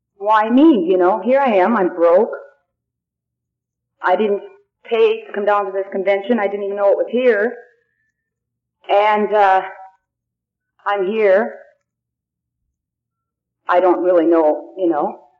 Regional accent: Kent, Washington, United States; Where are you from, you know? And I said, Kent, Washington.

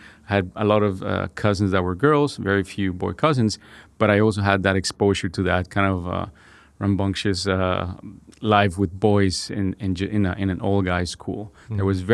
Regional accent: Bogota, Bogotá, Colombia; I was born and raised in Colombia. I was born actually in Bogota, in the center of the city. And my dad's from Santander and my mom is from Antioquia.

